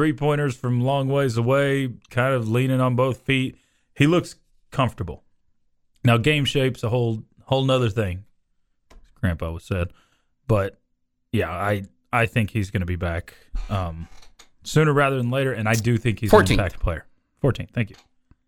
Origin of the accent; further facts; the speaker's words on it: Dumas, Texas, United States; I mean, I grew up in Dumas.